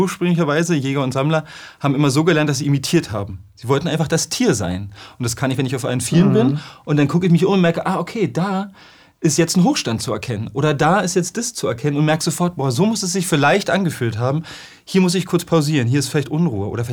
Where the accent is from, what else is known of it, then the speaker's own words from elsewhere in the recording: Berlin, Germany; weil ursprünglicherweise bin ich in einer Großstadt in Berlin groß geworden. Eher auf Baustellen, auf wilden Baustellen, vielleicht der Wildnis von Berlin.